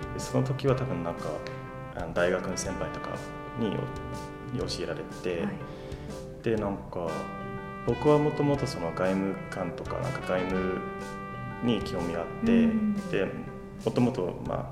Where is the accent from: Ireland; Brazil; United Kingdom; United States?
Ireland; Japanese is a second language; moved away as an adult; now in Sendai, Japan; アイルランドから参りました。